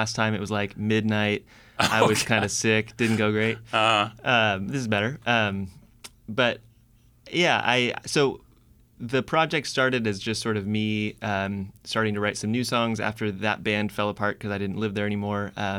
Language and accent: English; Seattle, Washington, United States; now in Juneau, United States; I'm not. I'm from Seattle. I've been in Juneau since August.